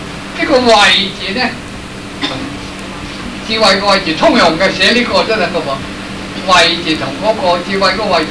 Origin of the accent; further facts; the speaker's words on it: China; 黑啲比我哋中國人黑啲